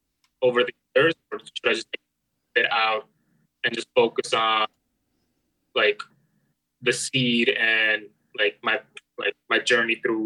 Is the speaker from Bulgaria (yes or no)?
no; India; English is a second language; now in Chicago, United States; I am from India, right now in Chicago. Just graduated.